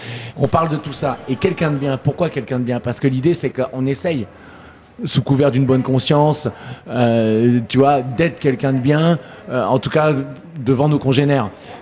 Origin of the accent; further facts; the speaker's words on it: Nantes, Pays de la Loire, France; now in Paris, France; la ville de Nantes, qui est chère à mon cœur, parce que je suis nantais, mais pour les raisons évidentes du show business, j'habite à Paris depuis 2018, tu vois.